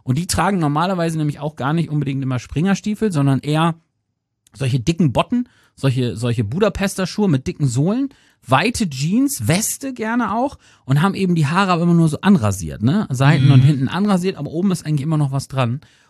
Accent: Lower Saxony, Germany; kleiner, naiver Trottel von Dorf, als Ostfriese

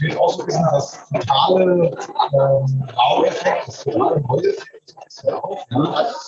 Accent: Monsheim, Rhineland-Palatinate, Germany; aus Monsheim. Monsheim ist eine Kegelhochburg

